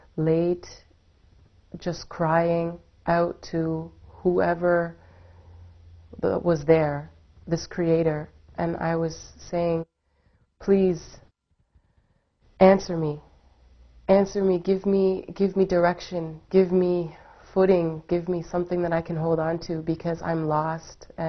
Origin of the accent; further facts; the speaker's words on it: Canada; I'm Canadian. I only know my mother's side, you know.